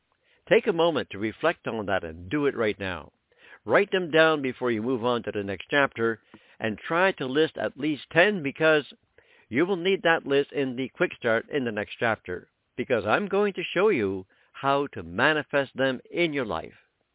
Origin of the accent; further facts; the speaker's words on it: Canada; Listen, I live in Canada. I'm Canadian living in Canada.